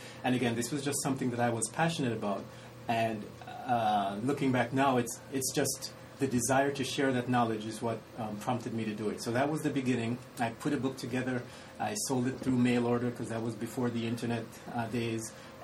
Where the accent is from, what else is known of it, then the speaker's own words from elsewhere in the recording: Jamaica; I'm originally from Jamaica